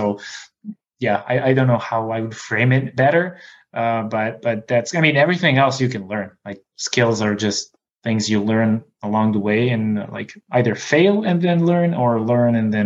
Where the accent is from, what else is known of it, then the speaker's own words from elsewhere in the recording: Belgrade, Serbia; English is a second language; perhaps it's because I'm coming from Belgrade, Serbia, which is obviously not the US